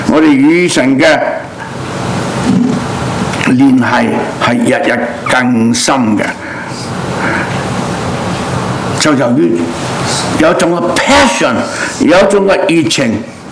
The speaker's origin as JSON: {"language": "Cantonese", "region": "Guangdong", "country": "China", "said": "我哋廣東人好少用呢啲咁嘅字啊"}